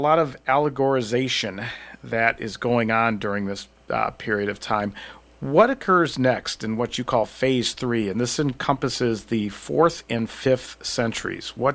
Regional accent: Midwest, United States; accent: Midwest; it kind of depends on whether my Midwest accent is coming out

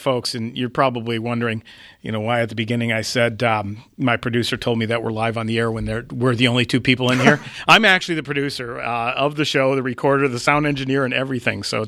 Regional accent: Midwest, United States; I grew up in the Midwest, and everybody there shortened their first name.

